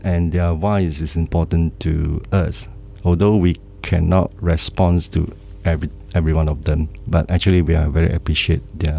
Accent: Malaysia; as a Malaysian, as a country of Malaysia, we need different traditions in order to be better.

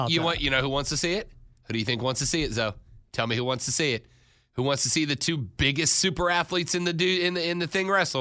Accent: Florida, United States; Yeah, well, I come from Florida. Not a lot of those hanging around the beach.

